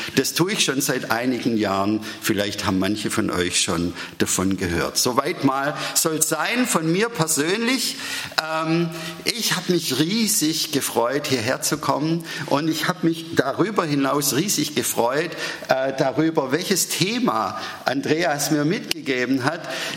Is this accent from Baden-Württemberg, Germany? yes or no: yes; Baden-Württemberg, Germany; Jahrgang 1970. Ich komme aus dem Schwabenland, wie ich unmöglich verstecken oder verbergen kann, auch hier in der Nähe von Karlsruhe.